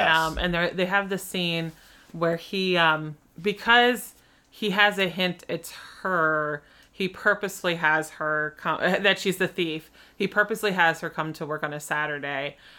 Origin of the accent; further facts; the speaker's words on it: Glenolden, Pennsylvania, United States; So if I grew up outside of Philadelphia, in Delaware County in a town called Glen Olden, it's like a white flight suburb of Philadelphia.